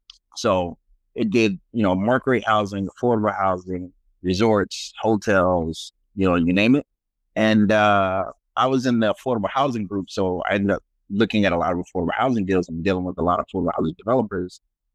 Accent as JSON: {"language": "English", "town": "Miami", "region": "Florida", "country": "United States", "tie": "born or raised there", "said": "So I grew up in Miami, Florida, actually."}